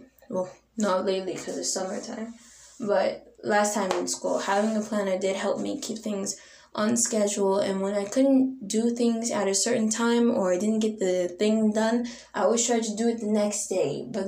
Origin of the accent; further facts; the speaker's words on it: United States; It was nice growing up in American schools.